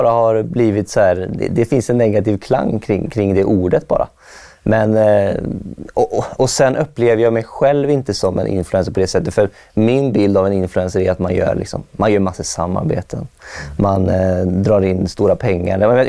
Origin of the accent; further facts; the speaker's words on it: Strömstad, Västra Götaland County, Sweden; Jag kommer från Strömstad, en liten stad på västkusten.